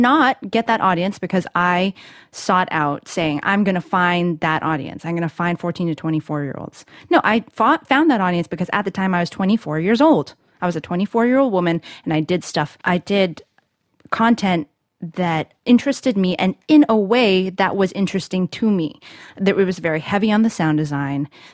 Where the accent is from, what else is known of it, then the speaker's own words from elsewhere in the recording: United States; I am Malaysian, Chinese, American.